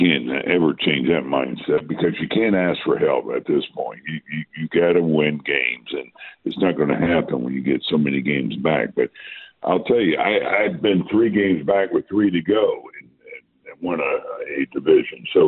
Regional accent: East Coast, United States; I grew up on the East Coast and, was here in the West Coast

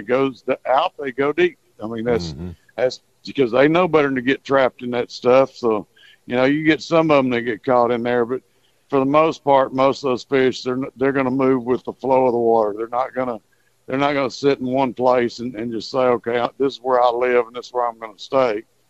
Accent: United States; I was kind of growing up on the Trinity River fishing over there.

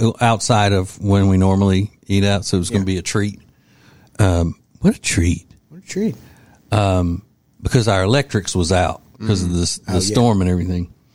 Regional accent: the South, United States; the only way I know about it as a Southerner is because my wife's family is from the Midwest.

